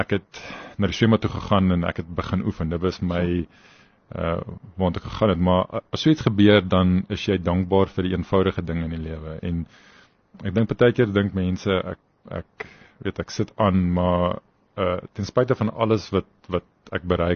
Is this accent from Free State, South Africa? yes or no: yes; Bloemfontein, Free State, South Africa; ek was van Bloemfontein af gewees, daar was nie veel Olimpiese medalje, met wenners in Bloemfontein nie